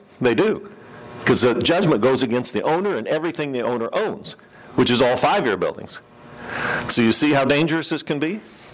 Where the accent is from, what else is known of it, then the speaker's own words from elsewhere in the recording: Champaign, Illinois, United States; I'm from Champaign, Illinois, and this is my second or third time at this event